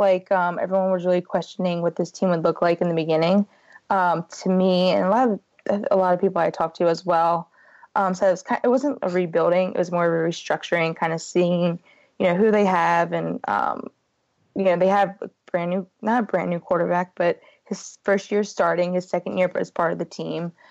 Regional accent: Baltimore, Maryland, United States; but I'm still from Baltimore.

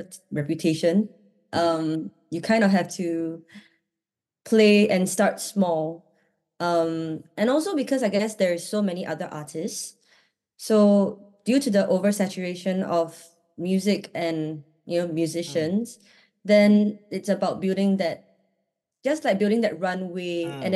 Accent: Singapore; now in London, United Kingdom; I mean, we're from Singapore, which is like very, very far away, right, from London.

